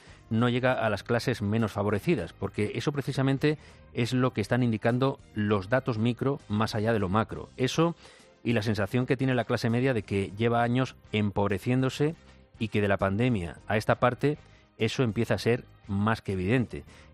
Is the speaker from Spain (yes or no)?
yes; Spain; los españoles somos los europeos que más poder adquisitivo hemos perdido en los últimos 5 años